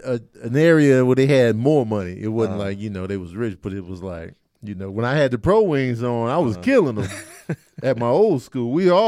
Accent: Chicago, Illinois, United States; Growing up in Chicago, man.

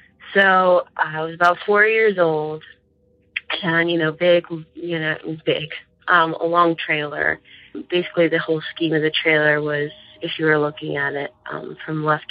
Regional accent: South Dakota, United States; I'm from South Dakota.

